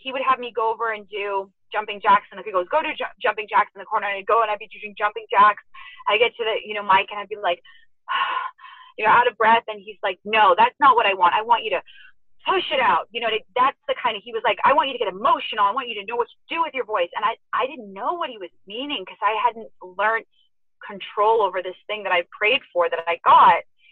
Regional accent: Las Vegas, Nevada, United States; So went from, you know, growing up in Vegas and having a nice lifestyle, my father being incarcerated, then my mom being a single mother

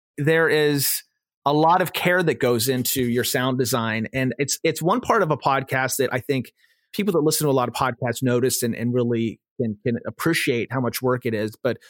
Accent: West Virginia, United States; I am from West Virginia as well. I know that West Virginians are very friendly, but they're also very private.

